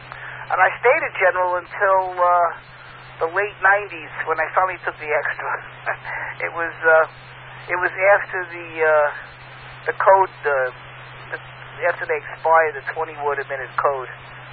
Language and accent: English; Merrick, New York, United States; I'm originally from Merrick. That's where I grew up, if you know where that is. I moved to Merrick in 1962.